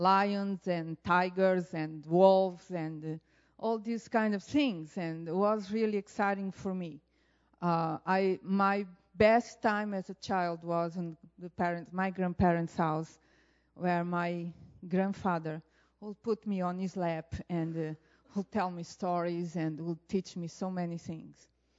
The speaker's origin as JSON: {"language": "English", "country": "Angola", "tie": "born there", "second_language": "English", "said": "I was born in Africa, and Africa, Angola was a colony of Portugal. If you make counts, I was born in 1960"}